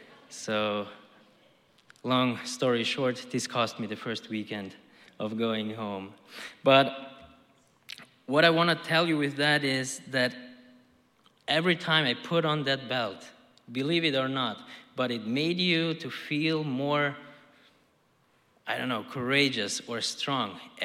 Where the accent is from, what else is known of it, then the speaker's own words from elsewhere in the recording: Styria, Austria; English is a second language; you know that I'm from Austria, right? Yes, like the former governor of California, Schwarzenegger, me too, I am from Austria. Actually, we are from the same part of Austria called Styria.